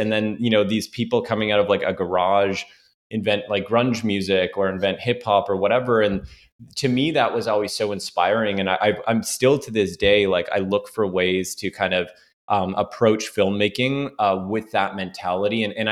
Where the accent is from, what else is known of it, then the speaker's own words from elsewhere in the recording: Toronto, Ontario, Canada; I grew up in Toronto